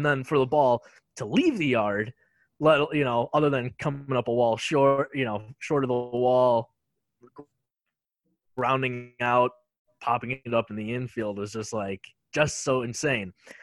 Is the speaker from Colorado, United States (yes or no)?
no; Wisconsin, United States; Like I said, myself, when we were doing the meet and greet thing, I'm from Wisconsin.